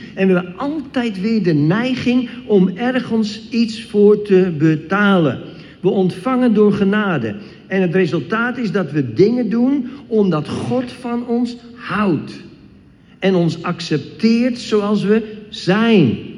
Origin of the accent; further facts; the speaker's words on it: Diemen, North Holland, Netherlands; born there; Mijn broer en ik, we zijn geboren in Diemen.